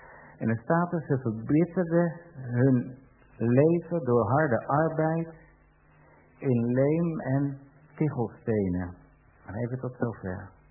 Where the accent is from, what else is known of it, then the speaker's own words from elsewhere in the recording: Netherlands; Voor ons als Nederlanders zijn ze heel erg hoog.